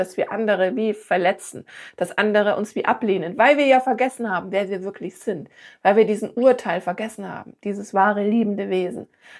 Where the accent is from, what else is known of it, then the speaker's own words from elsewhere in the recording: Bavaria, Germany; Ich bin ja aus Bayern.